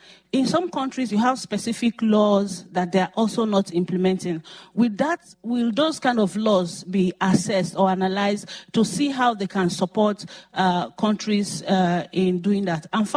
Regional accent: Nigeria; I'm from Nigeria.

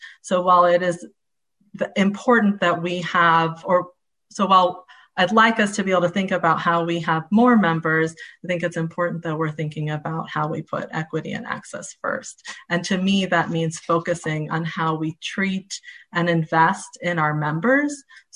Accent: Chicago, Illinois, United States; I personally reflect on my start as an AmeriCorps member serving in my hometown of Chicago.

